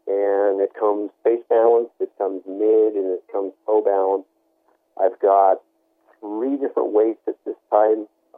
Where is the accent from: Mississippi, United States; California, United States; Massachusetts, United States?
California, United States; Los Angeles; I grew up in Los Angeles, and my father was heavily involved